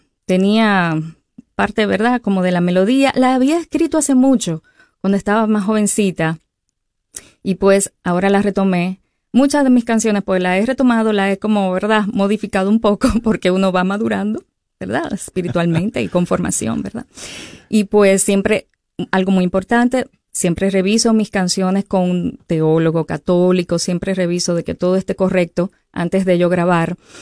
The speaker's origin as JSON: {"language": "Spanish", "town": "Santo Domingo", "region": "Distrito Nacional", "country": "Dominican Republic", "said": "Soy capitaleña, soy de Santo Domingo."}